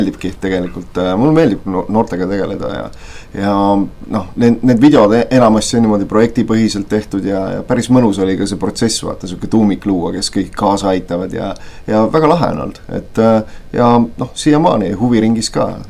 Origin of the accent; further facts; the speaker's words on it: Paide, Järva County, Estonia; also born or lived in Türi; Ma olen põline paidelane, uhkusega võin öelda. sündinud siin, kasvanud siin, esimesed mõned aastad küll Türil